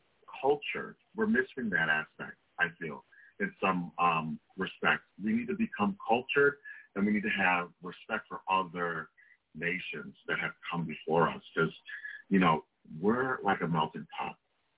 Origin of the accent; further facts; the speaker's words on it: Haiti; So I'm originally from Haiti.